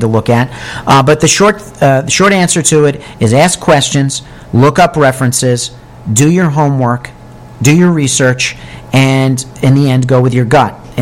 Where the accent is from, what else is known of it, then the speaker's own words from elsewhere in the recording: Briarcliff Manor, New York, United States; we had a listing in my hometown of Briarcliff Manor.